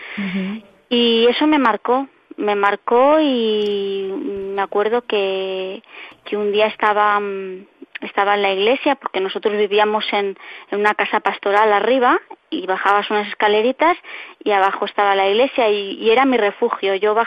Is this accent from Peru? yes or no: no; Barcelona, Catalonia, Spain; now in Palencia, Spain; Vivimos actualmente en Palencia, uh-huh. en Castilla y León, aunque somos de Barcelona.